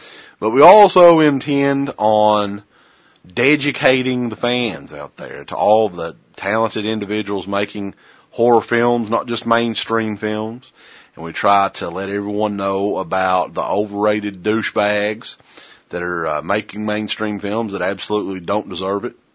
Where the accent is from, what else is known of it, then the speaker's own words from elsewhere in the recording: Kentucky, United States; people take shots at us because we're from Eastern Kentucky and we have the accents we do.